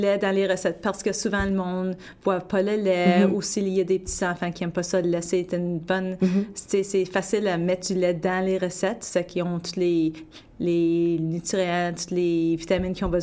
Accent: Quebec, Canada; Moi, je viens de l'Outaouais. Mm-hmm. Ça fait que nous autres, moi, je suis née en 1974.

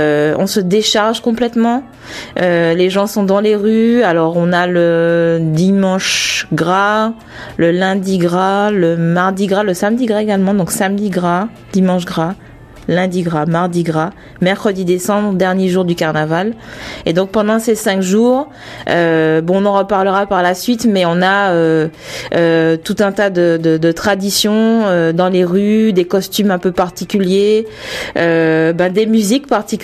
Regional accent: Martinique; Mais chez nous aussi en Martinique, enfin je dis chez nous parce que je suis de la Martinique

